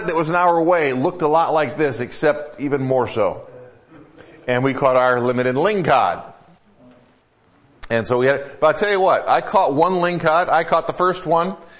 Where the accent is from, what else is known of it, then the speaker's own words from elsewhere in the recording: Michigan, United States; I grew up in Michigan. You go to Lake Michigan, crane your eyes, and you can't see Wisconsin.